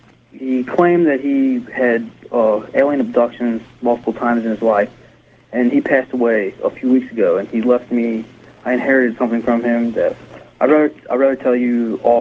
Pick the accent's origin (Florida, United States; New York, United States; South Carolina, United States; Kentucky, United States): Kentucky, United States; I'm from Kentucky.